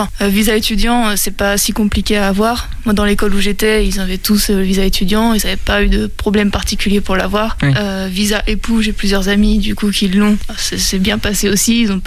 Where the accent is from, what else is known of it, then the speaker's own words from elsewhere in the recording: France; Il y a énormément de visas en tant que Français pour aller au Japon.